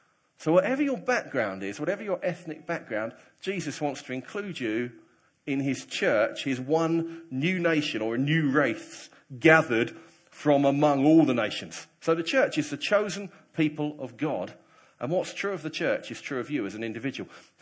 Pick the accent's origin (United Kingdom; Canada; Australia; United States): United Kingdom; England; He's Indian, I'm English. He's born and bred in India, I'm born and bred in the UK.